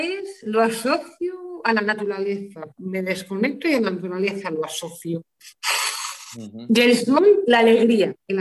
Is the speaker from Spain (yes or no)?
yes; Cuzcurrita de Río Tirón, La Rioja, Spain; Pues las favoritas son las viñas de mi pueblo, que yo dibujo, que me gustan las viñas de mi pueblo.